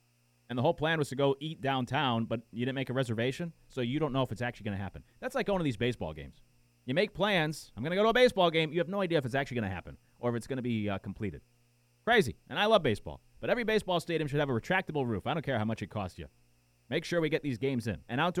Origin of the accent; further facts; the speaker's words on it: Connecticut, United States; I've made plenty of trips growing up in Connecticut. We'd go to Fenway, and you get rained on.